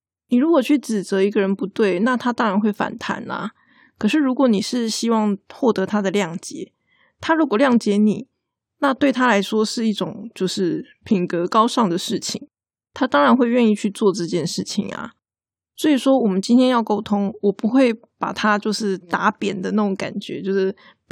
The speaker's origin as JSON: {"language": "Chinese", "country": "Taiwan", "said": "我们台湾人很喜欢常常讲那个对不起嘛"}